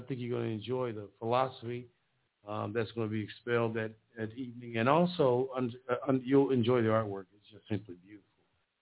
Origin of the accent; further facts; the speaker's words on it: Indiana, United States; I mean, I'm from Indiana, and you might be from Kentucky, but we're all Americans.